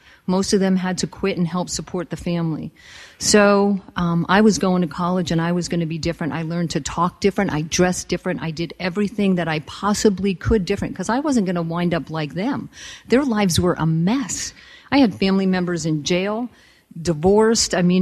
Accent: New Jersey, United States; So, I grew up in New Jersey. I am the oldest of two, and I come from a very, very big extended family.

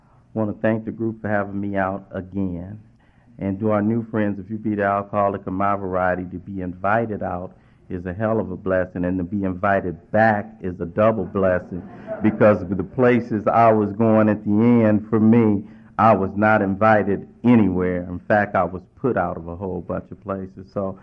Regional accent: Los Angeles, California, United States; I grew up in a real large family. I come from South Central Los Angeles, heart of Watts, and I grew up 6 boys in my family

